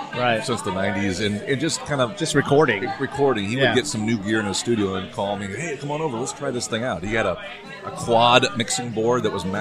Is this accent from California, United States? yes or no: yes; San Diego, California, United States; Yeah, I grew up in San Diego, native.